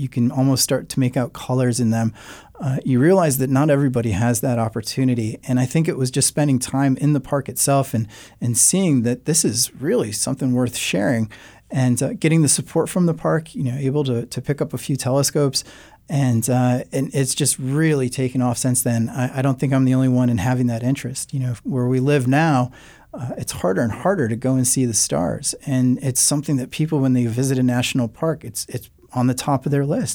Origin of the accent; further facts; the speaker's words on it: Detroit, Michigan, United States; I can actually sympathize with those city slickers because I grew up in Detroit.